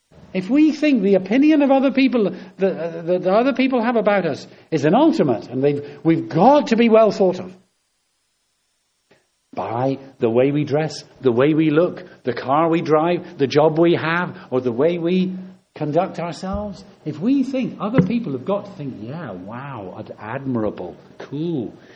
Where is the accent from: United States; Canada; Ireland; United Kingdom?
United Kingdom; England; I know we're English, most of us, or British. Perhaps we are British.